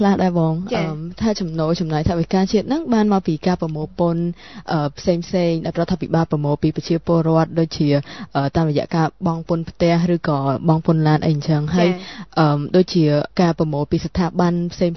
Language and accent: Khmer; Phnom Penh, Cambodia; ជានិស្សិតនៅសាកលវិទ្យាល័យភូមិមិនភ្នំពេញហើយខ្ញុំមកពីទីក្រុងភ្នំពេញ